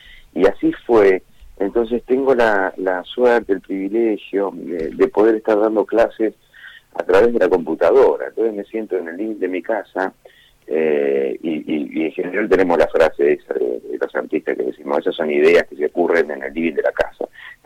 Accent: Argentina; no nos deja tan originales como a veces somos los argentinos.

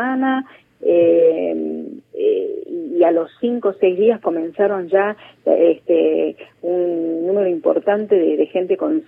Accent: Argentina; como somos todos los argentinos, siempre al límite

